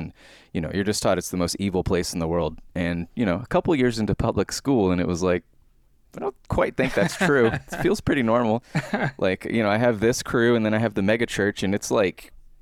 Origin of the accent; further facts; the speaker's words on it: Atlanta, Georgia, United States; born there; So I was born in Atlanta. And as far as I know, my first church was First Baptist Atlanta